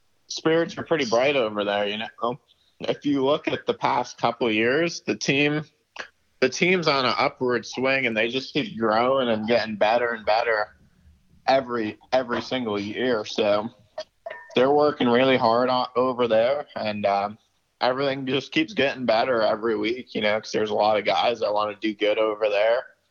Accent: Northeast, United States; Yeah, I grew up dirt racing in the Northeast.

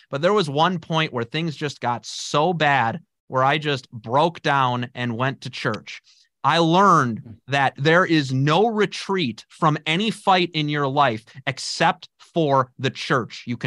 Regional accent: Chicago, Illinois, United States; So yeah, I'm actually initially from Chicago. And I grew up in Chicagoland, I should say. I grew up in the west suburbs, and I grew up in my younger years kind of in more like a working class family and stuff.

